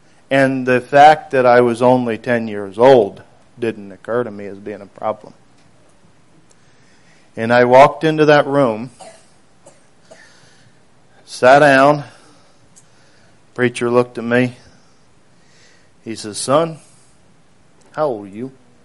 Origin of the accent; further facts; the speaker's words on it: Kentucky, United States; moved away; also born or lived in Maryland; I was born actually in Maryland, still south of the Mason-Dixon line. Okay? And I was about 5 years old. We moved into Kentucky. So that is where my memories really begin, is in Kentucky.